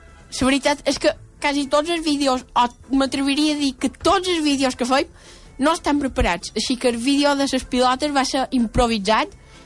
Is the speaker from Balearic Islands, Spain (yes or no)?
yes; Balearic Islands, Spain; nosaltres com a bons mallorquins volem que el nostre producte sigui espectacular